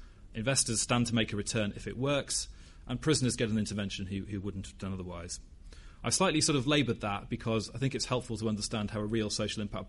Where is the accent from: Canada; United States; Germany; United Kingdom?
United Kingdom; Durham, North East England; Special shout out to my hometown of Durham watching online.